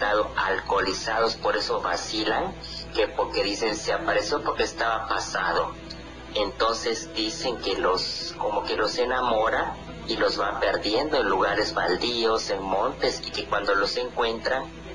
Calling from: Campeche, Mexico; Muy buenas noches, soy su amigo de Campeche

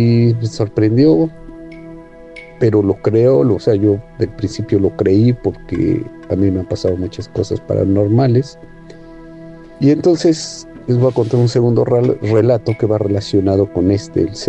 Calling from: Mexico; Y yo soy de México, pero actualmente me encuentro en Medio Oriente

